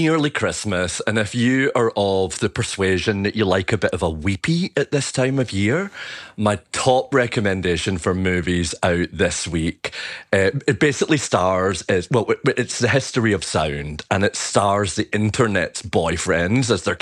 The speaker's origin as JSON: {"language": "English", "region": "Scotland", "country": "United Kingdom", "said": "as a Scotsman"}